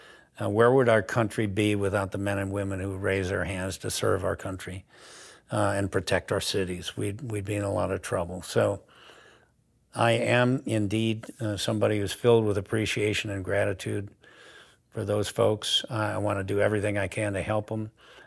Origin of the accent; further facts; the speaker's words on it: United States; I'm grateful because I was born here. I'm an American from the first minute, and I'm grateful that I am.